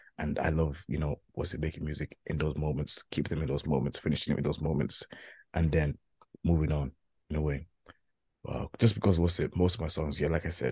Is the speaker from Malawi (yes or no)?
yes; Malawi; born there; I do want to not forget my African heritage. I was born in Malawi. I am Malawian.